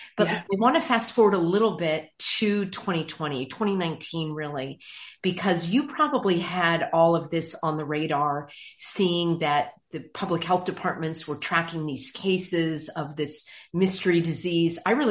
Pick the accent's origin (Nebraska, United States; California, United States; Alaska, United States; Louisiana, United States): California, United States; You know, I'm from California